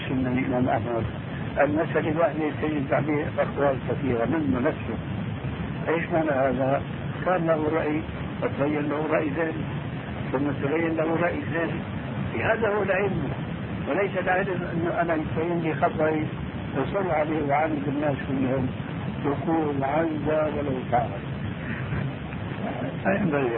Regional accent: Syria; الجواب كما يقولون ايضا عندنا في الشام ما بيكشف الخدم

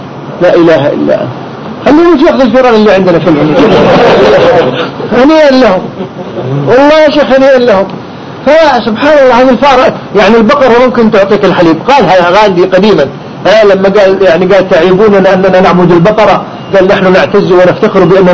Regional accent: Kuwait; وحتى عندنا في الكويت الآن صار الناس يدعون إليها

